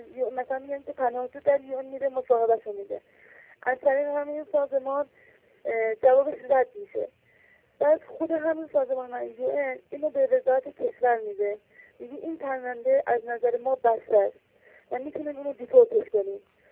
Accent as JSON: {"language": "Persian", "country": "Iran", "also_born_or_lived": "Iraq", "said": "ما یعنی ایرانی هم هستم ولی از عراق"}